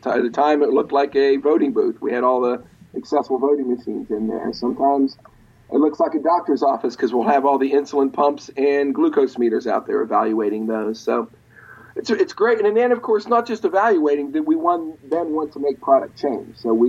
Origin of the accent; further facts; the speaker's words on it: West Virginia, United States; Yeah, I grew up here in West Virginia in the northern end of the state where West Virginia University is, and that's where I went to college.